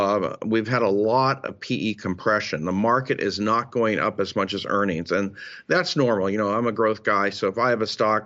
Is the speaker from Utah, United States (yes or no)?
no; Berkeley, California, United States; I'm from Berkeley, California